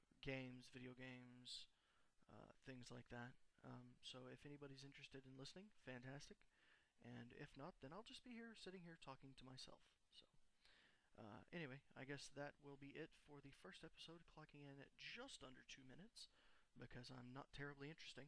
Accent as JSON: {"language": "English", "town": "Houston", "region": "Texas", "country": "United States", "said": "I'm from Houston, Texas, or just about. I am 29"}